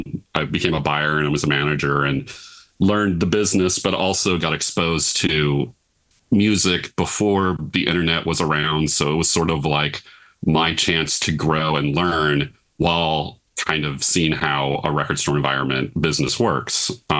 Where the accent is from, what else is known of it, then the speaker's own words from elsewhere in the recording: Portland, United States; I'm from Portland